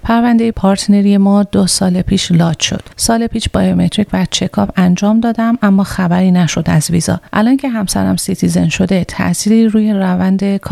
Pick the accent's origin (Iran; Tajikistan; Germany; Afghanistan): Afghanistan; البته ما افغان هستیم و با شرایط فعلی افغانستان